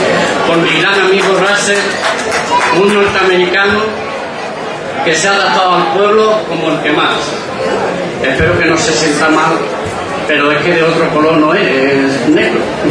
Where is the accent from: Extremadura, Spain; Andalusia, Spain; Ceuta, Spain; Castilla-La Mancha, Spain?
Extremadura, Spain; Valencia del Ventoso; moved away; llevando a gala por cualquier punto de España que somos hijos de Valencia del Ventoso. Aquí están nuestras raíces, nos encontramos con nuestra propia historia, con nuestra razón de ser. Aquí sentimos a nuestros padres y abuelos, a todos nuestros seres queridos. Yo, en la lejanía, todos los días me acuerdo de mi pueblo.